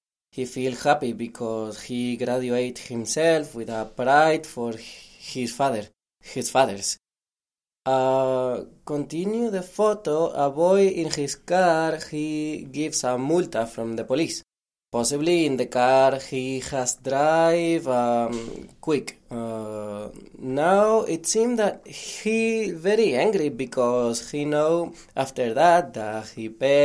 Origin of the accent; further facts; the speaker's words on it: Granada, Andalusia, Spain; English is a second language; I'm from Granada.